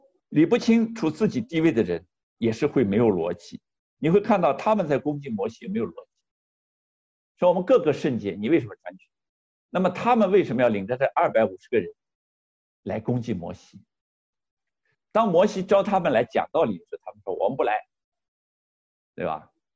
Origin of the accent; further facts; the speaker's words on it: China; 我们中国人3岁之前都放了羊